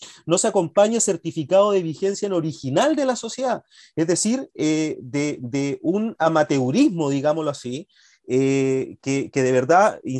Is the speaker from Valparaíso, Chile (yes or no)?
no; Mañihuales, Aysén, Chile; yo soy de Mañiguales, por cierto